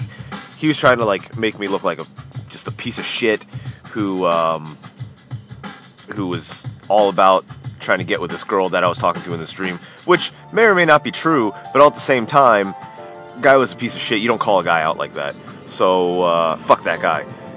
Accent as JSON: {"language": "English", "country": "United States", "said": "I don't care. I'm American."}